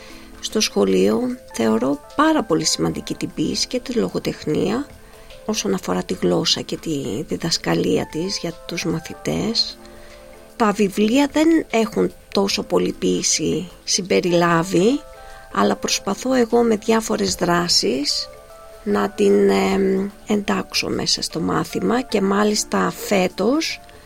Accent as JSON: {"language": "Greek", "country": "Australia", "lives_now": "Greece", "said": "νιώθω πιο πολύ σαν μετανάστης παρά σαν Αυστραλέζα. Κάποιες φορές, όχι πάντα. Γιατί η γλώσσα είναι η ελληνική. Αυτή είναι, δεν αλλάζει. Και ας είμαι Αυστραλέζα. Με αυτή μεγάλωσα, με αυτή διδάσκω, με αυτή συναναστρέφομαι."}